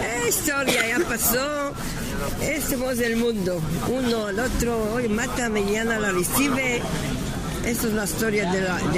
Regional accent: Turkey; la mamá y el papá mío vino de Turquía. Y de ellos nos empezamos en casa, nosotros como somos de la Turquía, los judíos en la Turquía hablan el español.

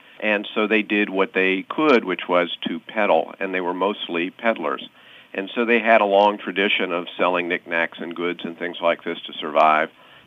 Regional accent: Berkeley, California, United States; even though I grew up in Berkeley, and which is across the bay from San Francisco, home to the university there

